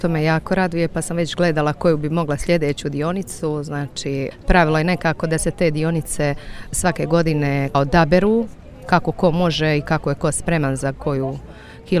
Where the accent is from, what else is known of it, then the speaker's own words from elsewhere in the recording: Mostar, Federation of Bosnia and Herzegovina, Bosnia & Herzegovina; dolazim iz Mostara.